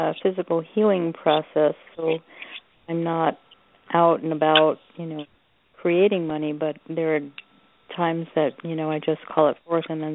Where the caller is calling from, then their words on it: Oregon, United States; I'm calling from Oregon.